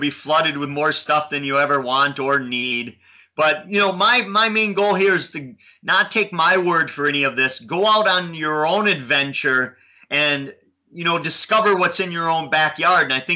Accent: Wisconsin, United States; Of course, I'm from the North Woods of Wisconsin

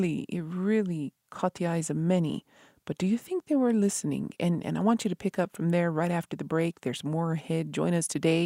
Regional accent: Isleta Pueblo, New Mexico, United States; from Isleta Pueblo, and we're focusing on Indigenous female leaders today

